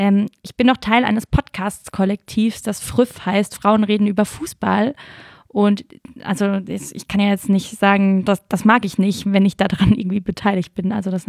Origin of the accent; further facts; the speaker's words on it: Lörrach, Baden-Württemberg, Germany; ich komme ja eher so aus Lörracher Gegend.